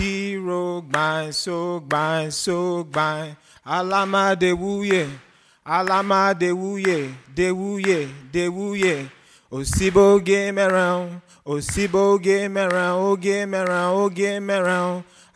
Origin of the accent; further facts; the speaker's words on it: Nigeria; now in United States; And I moved here from Nigeria. I'm black, as you guys can see.